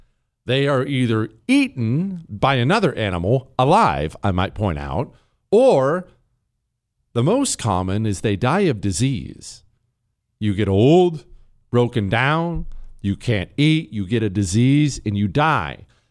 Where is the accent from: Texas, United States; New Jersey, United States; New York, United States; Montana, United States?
Montana, United States; Bozeman; Now, I grew up in the mountains. I grew up in Bozeman, Montana. That's where we moved when I was 10 years old.